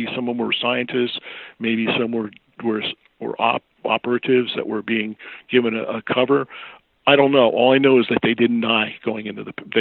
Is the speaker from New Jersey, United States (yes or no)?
yes; Green Brook, New Jersey, United States; because I grew up in New Jersey.